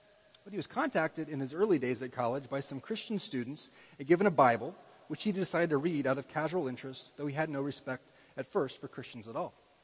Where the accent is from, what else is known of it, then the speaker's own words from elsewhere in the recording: United States; the way I grew up in America, it's way easier for me to go on the love and the mercy side